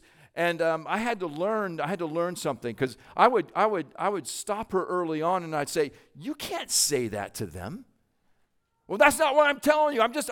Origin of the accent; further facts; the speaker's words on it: Midwest, United States; Jill and I grew up in the Midwest. We went to Purdue, and she is a sports fan, as I mentioned.